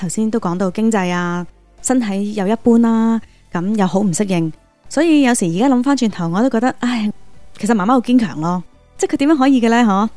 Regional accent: Hong Kong; 当时就都好幸运啦，好彩真系我喺香港成长啦。咁香港有9年免费嘅教育啦

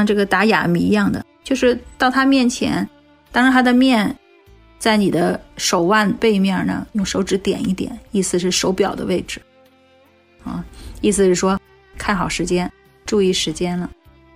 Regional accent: China; 我们中国人一般会用下意识用一个什么手势啊？

